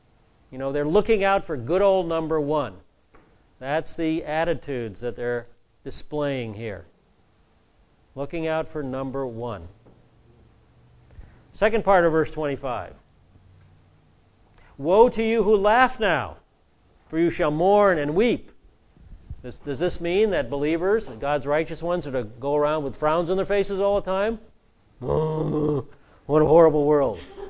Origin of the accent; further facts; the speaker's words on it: Pacific Northwest, United States; now in Southern California, United States; I'm a transplant from the Northwest, and this is a very different culture from the Northwest.